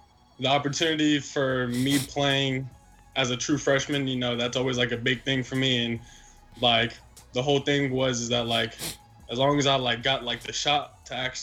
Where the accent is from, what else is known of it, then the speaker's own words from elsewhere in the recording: Florida, United States; Nah, I'm originally from Florida.